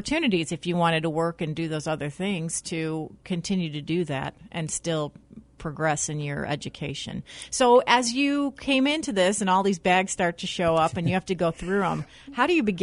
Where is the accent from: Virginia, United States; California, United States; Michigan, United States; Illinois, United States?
Illinois, United States; Dolton; And I'm from Dalton, so I'm very aware